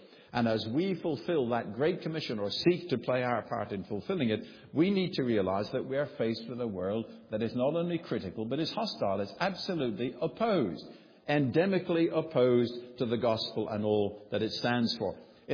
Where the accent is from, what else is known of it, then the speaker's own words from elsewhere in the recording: Guernsey; My first job after leaving school was to work, was born and raised in the Channel Island of Guernsey, was to work in the Attorney General's office